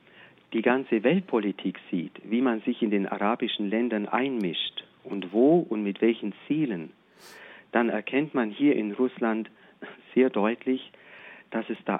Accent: Isny, Baden-Württemberg, Germany; born there; Ja, da bin ich geboren. Isny ist Baden-Württemberg, aber genau. Ich bin ein Bayer.

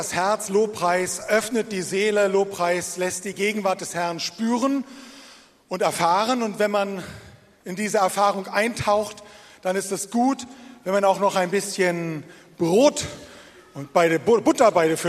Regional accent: Berlin, Germany; Ich bin Berliner, warte, pass auf.

